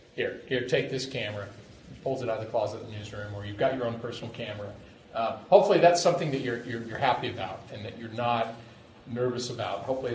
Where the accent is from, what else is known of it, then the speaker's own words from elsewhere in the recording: Moscow, Idaho, United States; I was a Texas Longhorn because I grew up in Moscow and I wanted to get the hell out of there.